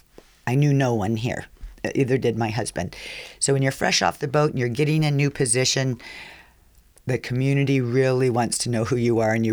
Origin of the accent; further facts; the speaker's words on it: Corcoran, California, United States; I grew up in the San Joaquin Valley. It's pretty much in the middle of the state of California, a large agricultural community. And the town in which I lived, called Corcoran, was about 4,000 people